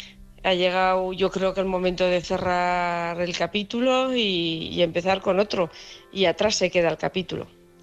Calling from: Huesca, Aragon, Spain; de Huesca.

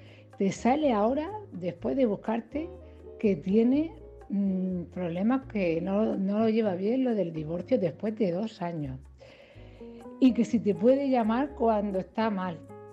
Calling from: Cartagena, Region of Murcia, Spain; de Cartagena.

